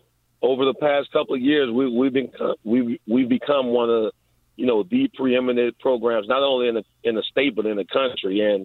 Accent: New Orleans, Louisiana, United States; I can truly say, even though I'm from New Orleans, and I think we have some pretty good ball in Louisiana

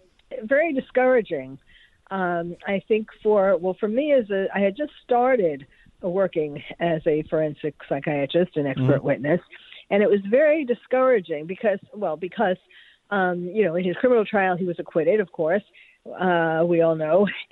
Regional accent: New York, United States; I'm from New York, but yes, I was then.

